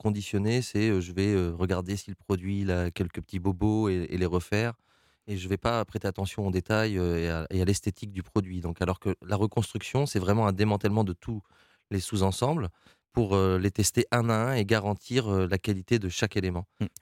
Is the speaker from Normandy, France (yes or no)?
yes; Normandy, France; Je veux dire, je suis français, mais je suis aussi normand.